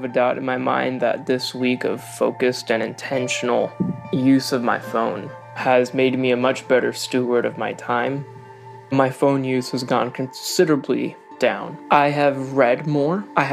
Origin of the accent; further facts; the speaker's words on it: Puerto Rico; I'm from Puerto Rico.